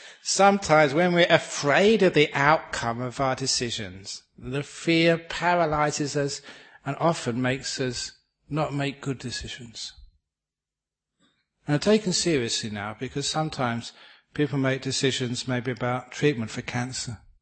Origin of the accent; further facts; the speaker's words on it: England, United Kingdom; because I'm English, I can do this.